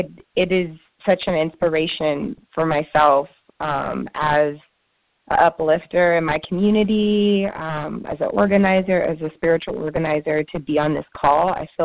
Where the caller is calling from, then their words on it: Oakland, California, United States; I'm calling from Oakland, California.